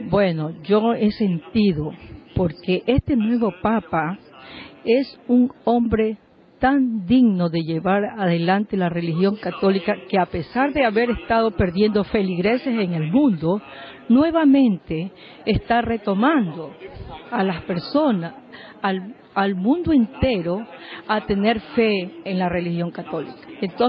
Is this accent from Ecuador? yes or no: yes; Ecuador; Yo soy de Ecuador